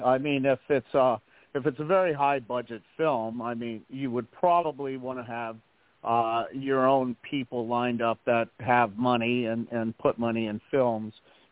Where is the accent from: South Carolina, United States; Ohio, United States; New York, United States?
Ohio, United States; I grew up in Ohio, just a country boy.